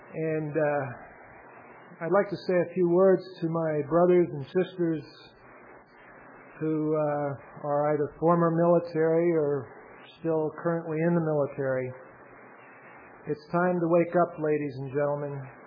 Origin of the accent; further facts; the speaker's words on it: Northeast, United States; Northeast U.S.